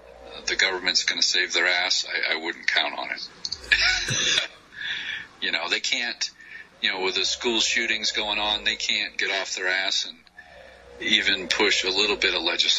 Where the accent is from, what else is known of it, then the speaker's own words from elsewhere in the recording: Maine, United States; You know, I grew up in Maine